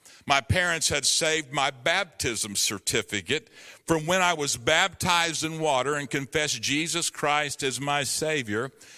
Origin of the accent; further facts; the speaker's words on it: Enid, Oklahoma, United States; I was raised in Enid, Oklahoma, and as a little kid, my brother and I, we liked mini bikes.